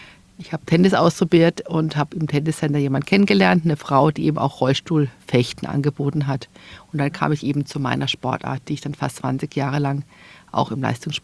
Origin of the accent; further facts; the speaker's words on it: Waldkirch, Baden-Württemberg, Germany; Also ich komme aus dem Elztal. Ich bin in Waldkirch geboren, aufgewachsen, bin dann nach Bleibach gezogen mit meiner Familie.